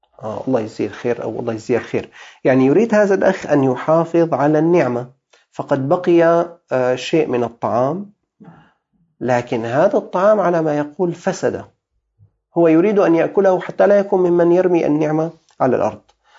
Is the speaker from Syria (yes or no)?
yes; Syria; ما يساوي 3500 ليرة سورية عندنا في الشام في سوريا.